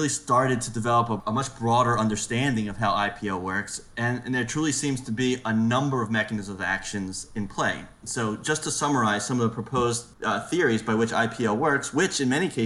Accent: Baltimore, Maryland, United States; My background is I'm from the Baltimore area.

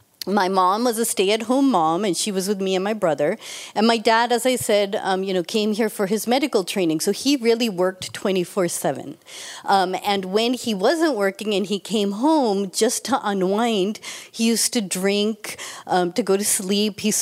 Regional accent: Boston, Massachusetts, United States; So kids growing up in Boston, we'd ask for tickets to the Celtics, a trip to Hawaii, a new Atari game, which shows how old we are, and new clothes.

